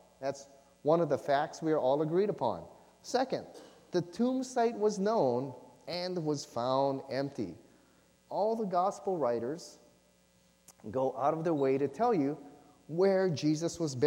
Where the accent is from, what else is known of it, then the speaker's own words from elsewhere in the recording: Hawaii, United States; and we're all from Hawaii, right? We've heard stories about people dying in the snow up there and things.